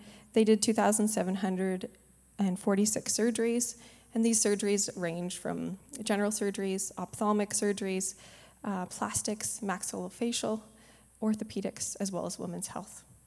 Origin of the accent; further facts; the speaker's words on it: Canada; I'm Canadian